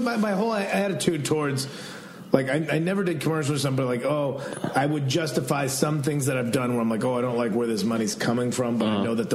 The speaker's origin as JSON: {"language": "English", "region": "Midwest", "country": "United States", "said": "I'm from the Midwest, so we don't got no accents up there."}